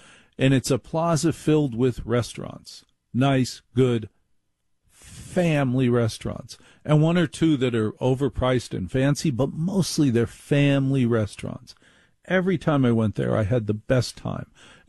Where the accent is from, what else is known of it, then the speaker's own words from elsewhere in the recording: Maplewood, New Jersey, United States; But I grew up in New Jersey. I grew up in Maplewood, New Jersey.